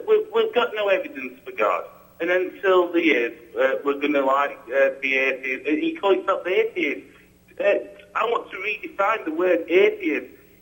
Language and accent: English; England, United Kingdom; I'm from England.